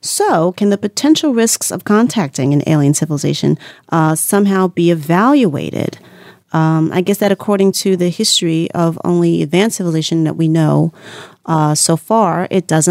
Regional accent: Queens, New York, United States; I'm from Queens.

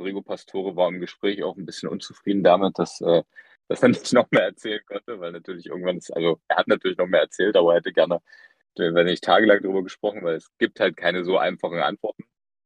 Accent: Magdeburg, Saxony-Anhalt, Germany; Ich stamme aus Sachsen-Anhalt, aus Magdeburg.

